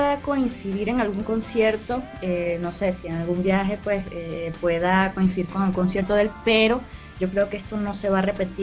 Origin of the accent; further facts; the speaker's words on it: Barquisimeto, Lara, Venezuela; Cuando le digo que soy de Barquisimeto